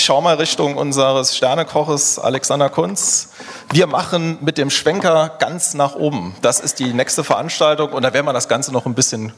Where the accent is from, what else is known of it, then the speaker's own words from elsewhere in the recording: Saarland, Germany; als Saarländer und Kind eines nicht-akademischen Haushalts